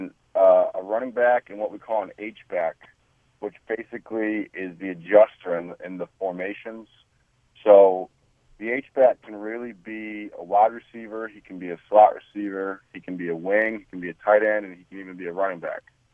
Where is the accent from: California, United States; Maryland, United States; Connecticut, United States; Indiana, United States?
Connecticut, United States; Manchester; I was with my family and a couple of my close friends at my parents' home where I grew up in Manchester, Connecticut.